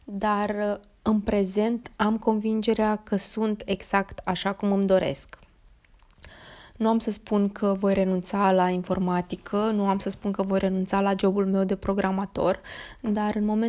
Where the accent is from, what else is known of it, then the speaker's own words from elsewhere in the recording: Roman, Neamț County, Romania; când am început să iau cursuri de Pascal la Clubul Copiilor din orașul meu natal, Roman.